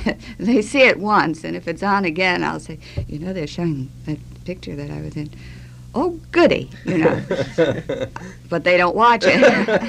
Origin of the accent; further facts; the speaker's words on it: New York, United States; also born or lived in Halifax, Canada; I was born in Halifax, Nova Scotia, and raised in New York, you see.